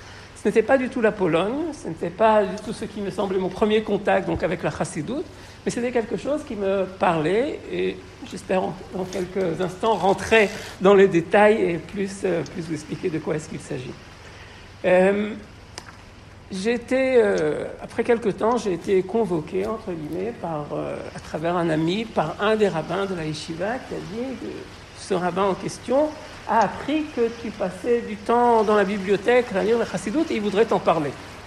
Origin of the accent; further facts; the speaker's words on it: Paris, Île-de-France, France; J'ai grandi à Paris dans les années 70 et début 80.